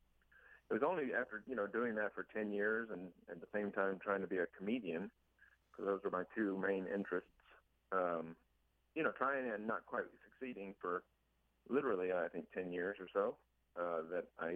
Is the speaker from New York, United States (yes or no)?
no; Texas, United States; also born or lived in North Carolina; I grew up in Texas and then later North Carolina. And, you know, hunting is a big part of the culture down there